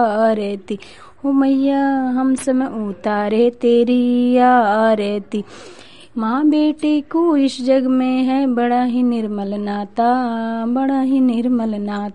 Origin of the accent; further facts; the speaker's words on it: Chandidih, India; चंडीडीह के रहने वाली हूँ।